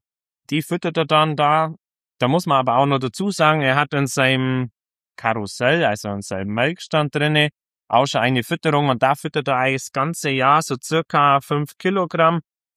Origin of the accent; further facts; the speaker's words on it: Bavaria, Germany; genau. Ich komme aus Bayern, besser gesagt im Allgäu, eigentlich mittendrin, sage ich mal so, überall ein kleiner Grenzgänger.